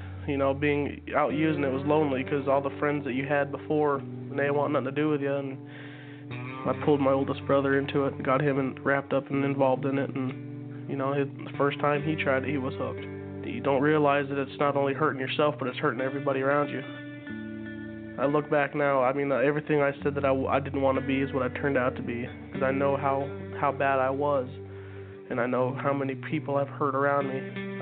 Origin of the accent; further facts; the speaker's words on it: Apache Junction, Arizona, United States; I'm 20 years old. I'm from Apache Junction, Arizona, and I started using meth when I was 16.